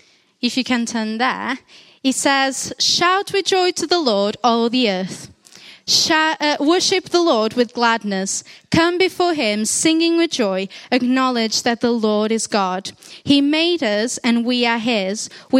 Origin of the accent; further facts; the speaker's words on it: Portugal; English is a second language; now in Cardiff, United Kingdom; I'm originally from Portugal, so I'm Portuguese. I've been in Cardiff for a year and a half.